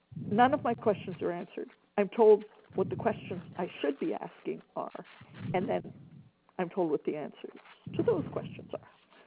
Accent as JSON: {"language": "English", "country": "Canada", "said": "So being Canadian, I'm too polite to just hang up."}